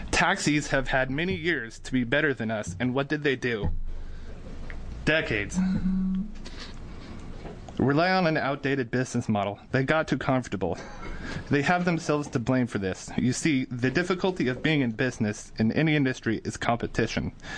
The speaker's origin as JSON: {"language": "English", "town": "Portland", "region": "Oregon", "country": "United States", "tie": "born or raised there", "said": "I'm born and raised in Portland, honestly. Doing this has given me the opportunity to be a tour guide and a representative of this state to tourists."}